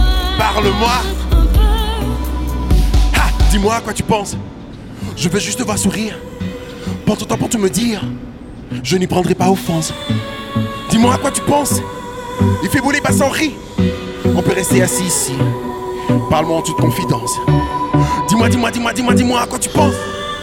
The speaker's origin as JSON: {"language": "French", "country": "Côte d’Ivoire", "tie": "born there", "said": "Je suis né en Côte d'Ivoire, je suis d'origine togolaise, je suis un enfant métissé, je suis noir, je suis roux"}